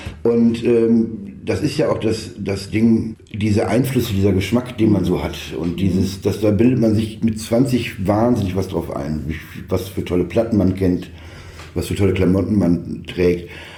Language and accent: German; Saerbeck, North Rhine-Westphalia, Germany; born there; now in Hamburg, Germany; ich bin in Saarbeck geboren und dann bin ich mit Anfang 20 zu Hause ausgezogen, nach Münster gezogen, habe Zivildienst gemacht, in Bands gespielt und bin erst mit 2000 bin ich nach Hamburg gezogen dann.